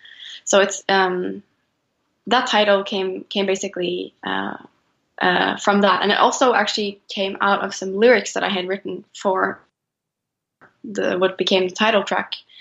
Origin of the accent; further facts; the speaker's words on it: Oslo, Norway; I had this song that I had made like as a pure inspiration from Norway, from Oslo, my hometown.